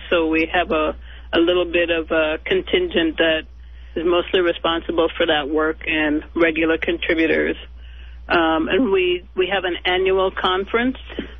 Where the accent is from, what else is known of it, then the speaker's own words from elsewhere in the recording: Trinidad & Tobago; also born or lived in New York; now in United States; I'm originally from Trinidad. I lived in New York for a while, and I'm currently in the Midwest